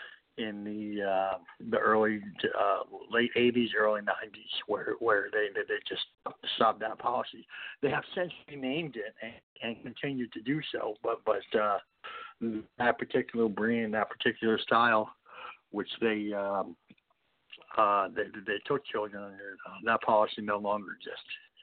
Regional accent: Saskatchewan, Canada; I come from Fishing Lake First Nation, Saskatchewan, Canada. That's kind of in southern Saskatchewan. I am a 60s scoop survivor.

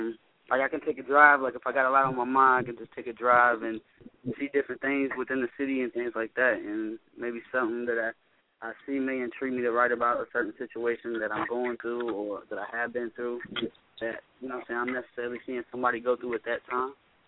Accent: Midwest, United States; born there; Nah, I was born in the Midwest.

